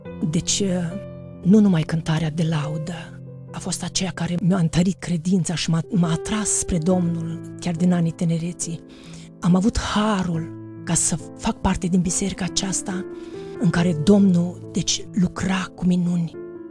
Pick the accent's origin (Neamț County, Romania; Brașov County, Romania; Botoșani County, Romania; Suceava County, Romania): Botoșani County, Romania; Ipotești; M-am născut în 1969, în Ipotești. De mic copil am frecventat biserica din Ipotești.